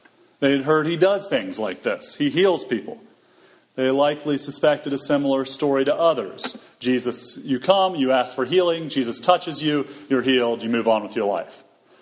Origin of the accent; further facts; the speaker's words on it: Texas, United States; As is often pointed out, I'm from Texas, and somewhere deep in my Texan soul, there's a preacher that just loves this verse from the Psalms.